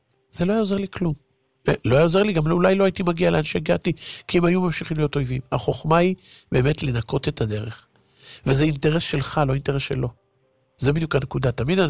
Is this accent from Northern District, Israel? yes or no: no; Haifa, Haifa District, Israel; אני חיפאי כמוהם